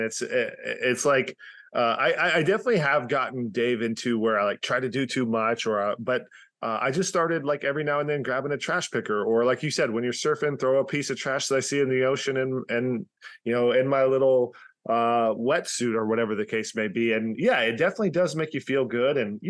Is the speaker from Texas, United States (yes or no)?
yes; Texas, United States; I grew up in Texas, obviously. I didn't get too many times to go see the ocean.